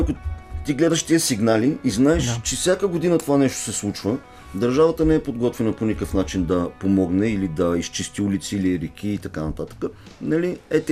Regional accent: Plovdiv, Plovdiv Province, Bulgaria; започнах да организирам специфични курсове в Пловдив. Аз съм от Пловдив.

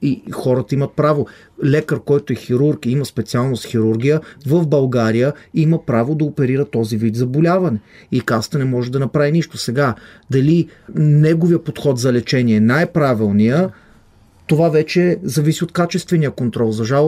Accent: Israel; Израснал съм в Израел. 12 години, оттам е образованието, средното.

